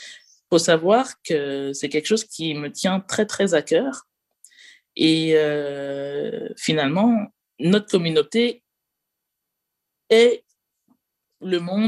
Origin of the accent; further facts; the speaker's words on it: Martinique, France; je suis une femme lesbienne, noire, française, caribéenne, je suis martiniquaise, et je crois en Dieu comme toi.